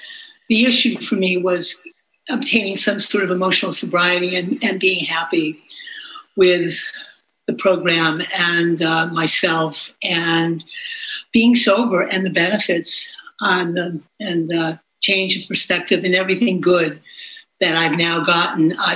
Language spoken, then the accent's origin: English; Newton, Massachusetts, United States; I grew up outside of Boston in a place called Newton, Massachusetts